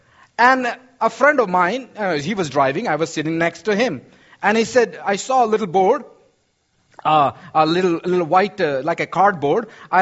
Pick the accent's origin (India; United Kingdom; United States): India; English is a second language; I'm from India, so I really don't know exactly how to say every word, you know.